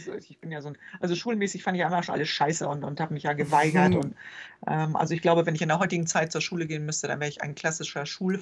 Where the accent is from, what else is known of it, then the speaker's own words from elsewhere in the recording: Schleswig-Holstein, Germany; und ich bin ja auf dem Dorf da groß geworden, im Lübecker Umkreis.